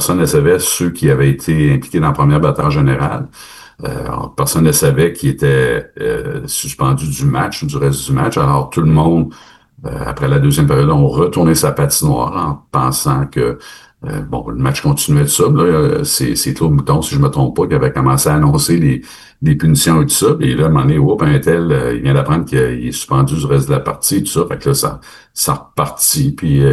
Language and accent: French; Quebec City, Quebec, Canada; c'est que moi, je viens de Québec aussi en plus.